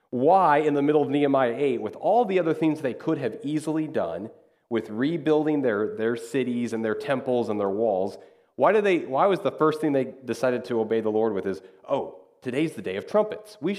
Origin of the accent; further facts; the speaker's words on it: Kansas, United States; Like when I grew up, where I was growing up in Kansas